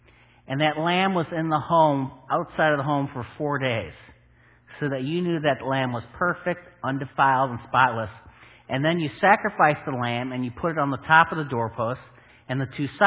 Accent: Florida, United States; I'm just a nice Jewish boy that loves Jesus. And I've been a believer for 20 years, and I'm from South Florida, the Sunshine State

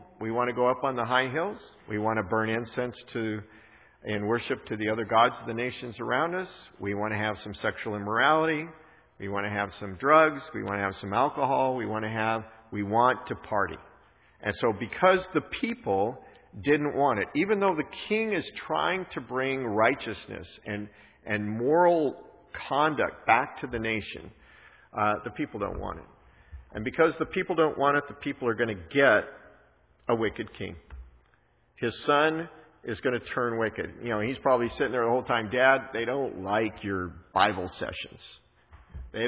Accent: Colorado, United States; I had never, growing up in Colorado, I never heard of blue laws.

